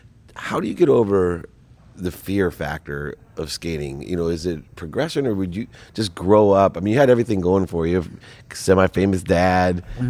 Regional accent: San Diego, California, United States; And I grew up in South Mission Beach, San Diego.

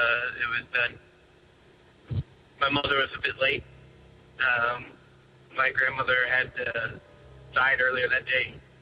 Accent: the South, United States; I was very sheltered growing up in the South.

